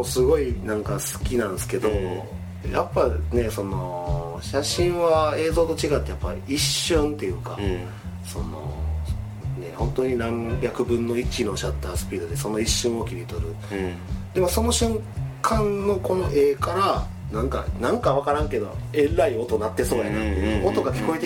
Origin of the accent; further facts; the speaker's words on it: Kyoto, Japan; でその僕は京都の出身なんですけど